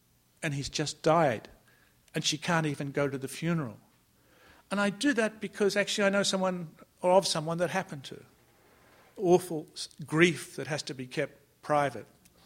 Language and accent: English; Australia; She's English. I'm Australian. I can't do the voice out loud.